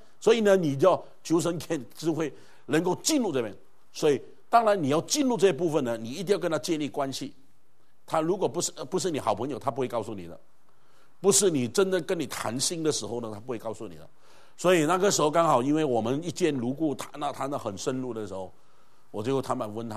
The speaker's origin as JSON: {"language": "Chinese", "country": "Malaysia", "tie": "born or raised there", "said": "我是马来西亚长大，我是客家人，虽然是广东省的，不过我是客家人。"}